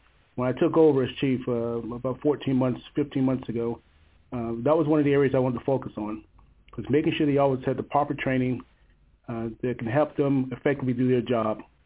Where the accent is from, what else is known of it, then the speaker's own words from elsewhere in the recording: Tampa, Florida, United States; Like you said, I grew up in Tampa, so I've seen the good, the bad, and the ugly